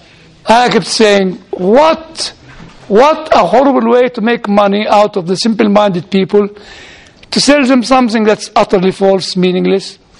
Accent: Egypt; I said, no, that's a cross, I'm a Christian. So why do you have the cross? I said, because I come from Egypt

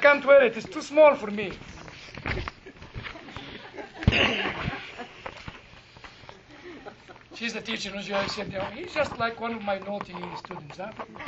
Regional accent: United Kingdom; I'm British, I don't vote, and God saved me from that.

